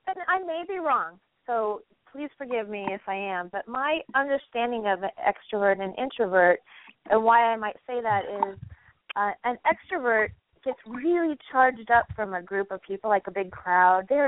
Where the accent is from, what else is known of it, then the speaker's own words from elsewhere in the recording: California, United States; But I was raised in California in a smaller family.